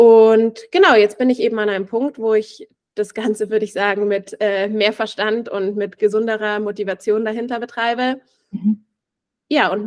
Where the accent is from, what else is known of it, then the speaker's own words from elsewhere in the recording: Munich, Bavaria, Germany; moved away as an adult; now in Innsbruck, Austria; Ich bin jetzt 25 Jahre alt, ich komme ursprünglich aus München, lebe jetzt aber seit fast 2 Jahren im schönen Innsbruck, wohne hier in einer ganz tollen WG mit 3 weiteren ganz tollen Mädels.